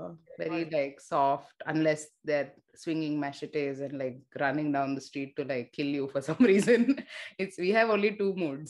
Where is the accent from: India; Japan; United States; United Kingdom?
India; South India; and I'm from South India, let's say I have more exposure to it.